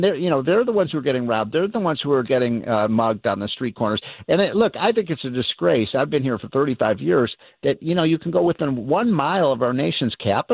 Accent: Chicago, Illinois, United States; You know, I'm from Chicago. You know, we've got almost half our schools are complete failures.

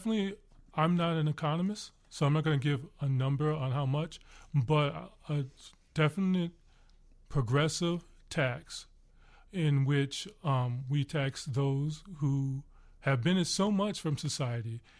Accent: Chicago, Illinois, United States; I am a Chicagoan, a Southsider.

